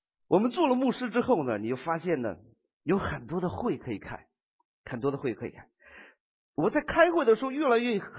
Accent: Northeast China, China; 一个在我们的家乡东北

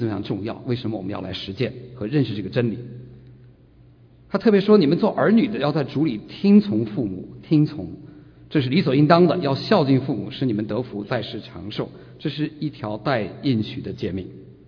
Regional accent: northern China, China; 然后我现在有点改了，因为我在北方长大

